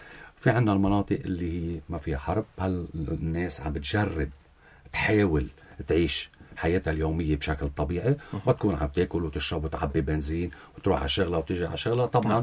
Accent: Lebanon; نحنا كلبنانيين

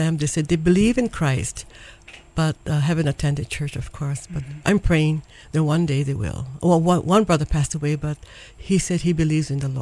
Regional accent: Kalihi, Hawaii, United States; I grew up in Kalihi Valley. I've lived there all my life, actually, until I got married and then moved away to several different places, ended up in Hawaii Kai.

